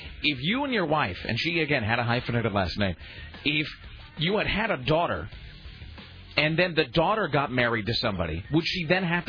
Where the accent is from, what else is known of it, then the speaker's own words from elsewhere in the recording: Kennewick, Washington, United States; By the way, for those of you who are heading to my hometown of Kennewick, yesterday we had an article about Hanford nuclear waste.